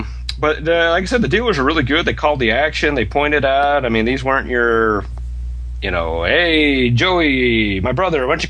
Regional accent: Florida, United States; I mean, people ask where I was from. I am from Florida.

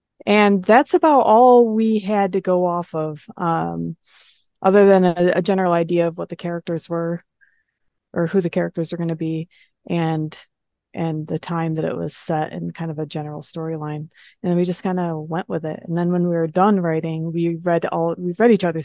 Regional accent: Virginia, United States; And so since I was from Virginia, they invited me

